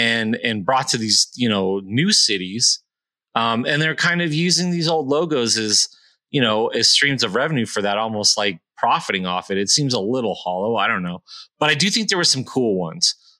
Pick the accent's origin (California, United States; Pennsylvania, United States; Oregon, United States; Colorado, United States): California, United States; I grew up in Southern California.